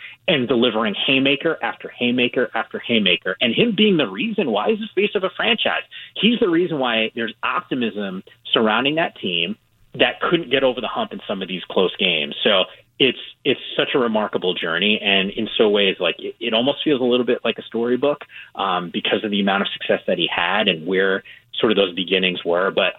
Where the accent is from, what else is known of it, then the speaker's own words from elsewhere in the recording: New Jersey, United States; And only because I grew up in the Northeast, you know, I'm a Jersey guy.